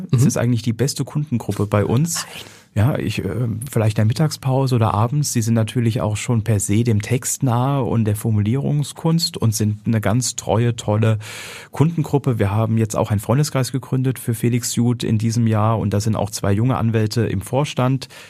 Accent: Thuringia, Germany; moved away as an adult; also born or lived in Heidelberg / Paris / Berlin; now in Hamburg, Germany; Ich bin in Thüringen aufgewachsen, bin dann dort aber mit 18 Jahren weggezogen zum Studium nach Heidelberg, nach Paris, habe dann mehr oder weniger 10 Jahre in Berlin gelebt und dann hatte ich die Gnade des Schicksals, nach Hamburg gerufen zu werden

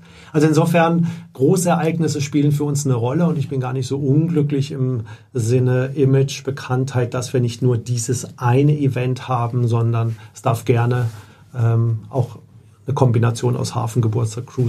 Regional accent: Southern Germany, Germany; Aber wenn ich mir wirklich als Süddeutscher was wünschen dürfte

